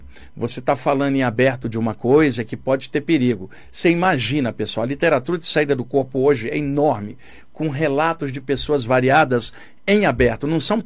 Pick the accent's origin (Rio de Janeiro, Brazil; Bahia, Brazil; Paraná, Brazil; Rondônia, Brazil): Rio de Janeiro, Brazil; now in São Paulo, Brazil; Mas eu estou morando em São Paulo, com milhões de pessoas, a maior cidade do país, né? Cresci no Rio, que é a segunda maior cidade, estou morando hoje na primeira cidade com mais gente aqui no país.